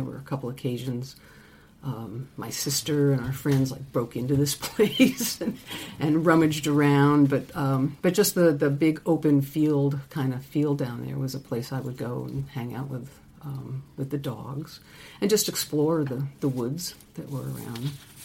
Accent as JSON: {"language": "English", "town": "Troy", "region": "New York", "country": "United States", "tie": "born or raised there", "said": "I grew up in Troy, New York, lived there. You know, we didn't move or anything, lived in Troy."}